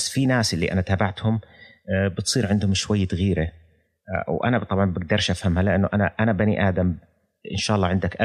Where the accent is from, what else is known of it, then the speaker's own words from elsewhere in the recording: Jordan; بس أنا لأني أردني